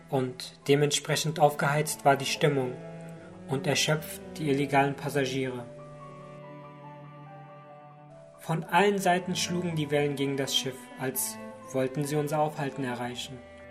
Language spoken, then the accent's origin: German; Syria; moved away; Ich komme nämlich aus Syrien und dort wird kein Weihnachten gefeiert.